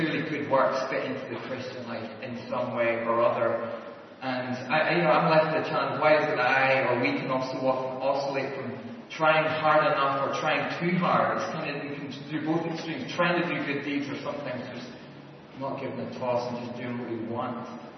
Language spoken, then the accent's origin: English; Northern Ireland, United Kingdom; when I grew up in Northern Ireland